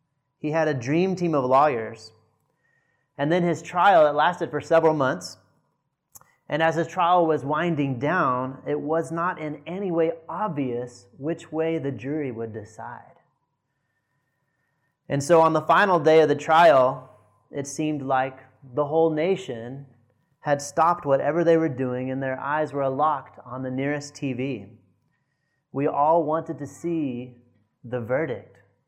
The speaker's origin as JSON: {"language": "English", "country": "United States", "tie": "born or raised there", "said": "I remember one of those events was in America where I grew up."}